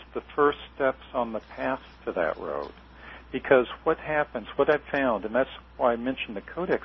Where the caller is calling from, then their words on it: France; That's why I'm calling you from Europe right now. And you see that there are so many restrictions. There are things you can't even get here in France.